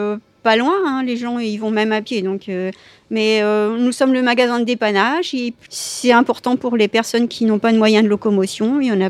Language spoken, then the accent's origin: French; Brittany, France; parce que mon mari est poitevin et moi je suis bretonne.